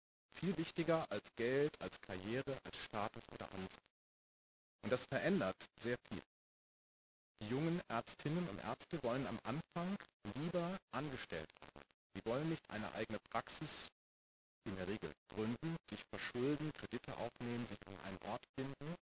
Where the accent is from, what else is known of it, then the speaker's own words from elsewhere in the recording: North Rhine-Westphalia, Germany; ich komme aus dem Sauerland und weiß, wovon ich spreche, ich lebe da zwar nicht mehr, bin da aber aufgewachsen.